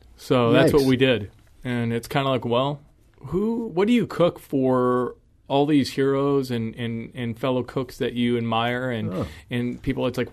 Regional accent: New Mexico, United States; And, and I grew up in New Mexico.

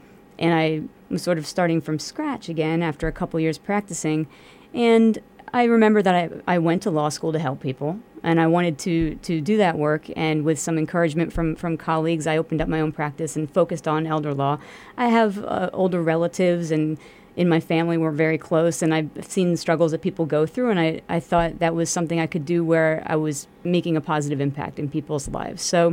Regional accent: Bethlehem, Pennsylvania, United States; also born or lived in Chicago; So I am a native of the Lehigh Valley. I'm from Bethlehem. And I went to law school in Chicago at DePaul University College of Law.

